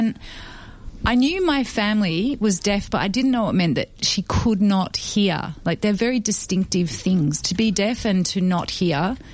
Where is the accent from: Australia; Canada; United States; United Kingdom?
Australia; first language Auslan; English is a second language; Australian Sign Language, so everyone in my family is deaf except for me.